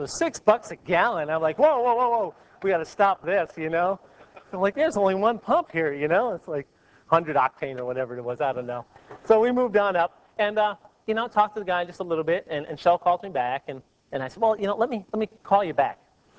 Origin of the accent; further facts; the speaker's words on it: New York, United States; I'm from New York, so I never trusted anybody anyhow.